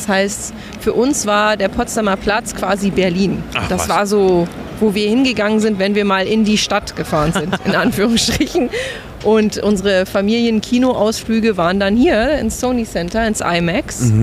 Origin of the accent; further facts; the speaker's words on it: Philippines; Also für mich ist das immer noch zu Hause. Also wenn Leute mich auch fragen, wo ich herkomme, sage ich oft Philippinen.